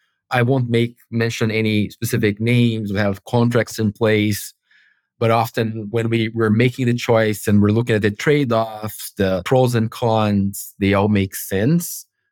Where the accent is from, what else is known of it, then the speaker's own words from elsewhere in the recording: Brazil; I'm from Brazil originally. I started in the São Paulo office, covering all of Latin America based in São Paulo.